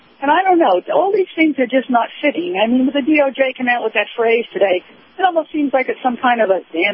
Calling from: Sarasota, Florida, United States; Hi, Captain. … in Sarasota.

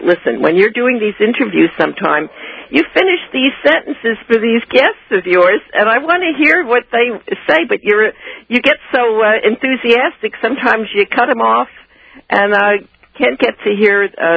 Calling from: Houston, Texas, United States; I'm calling you from Houston, and I'm a great fan of yours.

